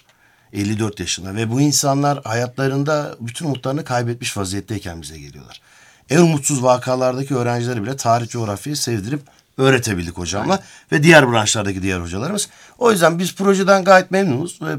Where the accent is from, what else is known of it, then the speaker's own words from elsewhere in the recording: Silifke, Mersin, Turkey; born there; 1982 Mersin Silifke doğumluyum.